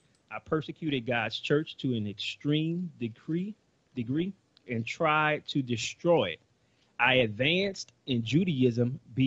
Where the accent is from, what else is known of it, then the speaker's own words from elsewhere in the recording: New Orleans, Louisiana, United States; now in Texas, United States; See, I'm originally from New Orleans. You know, I think I'm losing my accent a little bit after being in Texas.